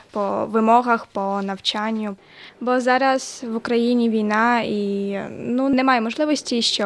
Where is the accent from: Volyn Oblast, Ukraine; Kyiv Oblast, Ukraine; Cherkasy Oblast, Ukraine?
Volyn Oblast, Ukraine; Lutsk; мені 14, я з Луцька.